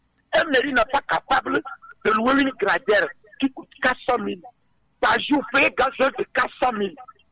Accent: Togo; On est tous des Togolais.

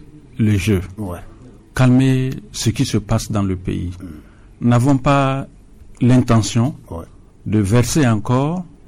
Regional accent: Togo; Mais nous sommes des Togolais. Pourquoi entre Togolais, on ne peut pas se parler?

